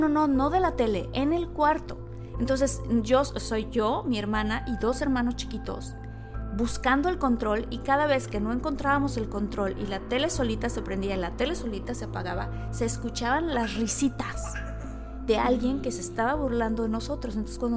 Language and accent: Spanish; Villahermosa, Tabasco, Mexico; entre las historias que tengo que contar, una de ellas es que yo crecí en Villahermosa. Y en Tabasco, en la selva